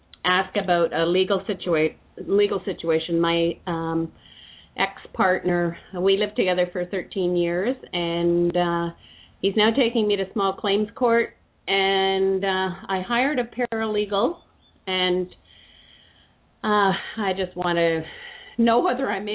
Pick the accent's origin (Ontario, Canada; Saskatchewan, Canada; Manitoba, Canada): Ontario, Canada; I live in 100 miles north of Toronto, Ontario.